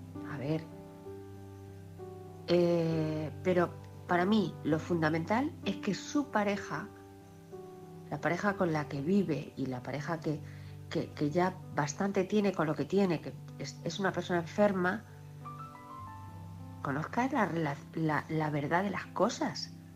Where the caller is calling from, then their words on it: Ciudad Real, Castilla-La Mancha, Spain; de Ciudad Real.